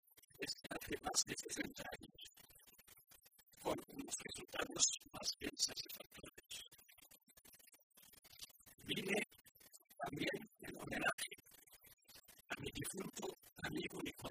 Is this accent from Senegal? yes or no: yes; Senegal; vengo de Senegal, que es la puerta central de África subsahariana, ya que están solamente 3 horas de vuelo de las Palmas. Además, soy profesor de español en el país